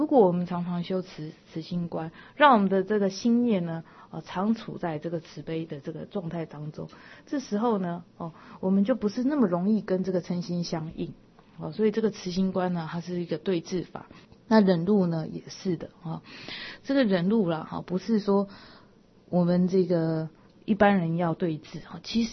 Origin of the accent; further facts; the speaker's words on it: China; 那我们中国人呢、啊、就是常常有一句话说这个刀子嘴豆腐心啊